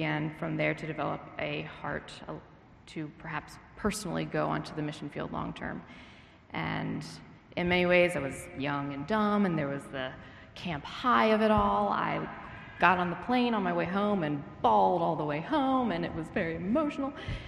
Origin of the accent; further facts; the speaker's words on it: Cincinnati, Ohio, United States; So I grew up in Cincinnati at a church called Bible Chapel of Delhi Hills